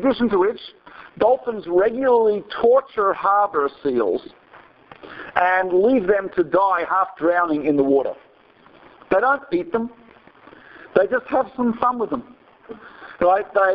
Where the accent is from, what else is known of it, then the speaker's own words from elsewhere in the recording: Australia; Okay, so I'm Australian as part of the. I'd lose my citizenship if I don't do that.